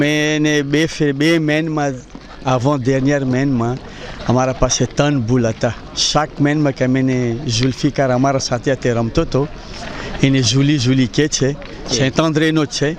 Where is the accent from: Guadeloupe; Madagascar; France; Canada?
Madagascar; Je suis originaire de Madagascar.